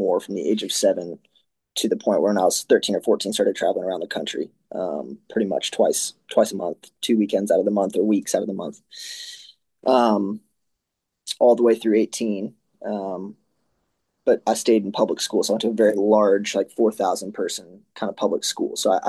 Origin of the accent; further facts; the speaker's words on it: East Coast, United States; But so I grew up in the East Coast. My parents are from Ohio originally, but lived in Manhattan for couple decades